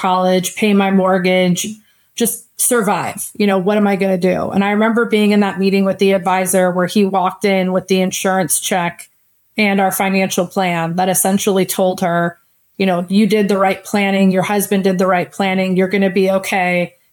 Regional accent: Midwest, United States; now in California, United States; I'm from the Midwest and did not want to go back to the cold weather.

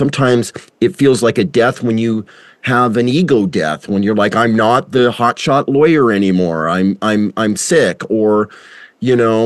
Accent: United States; certainly not in you know, America and Canada, I'll speak as an American

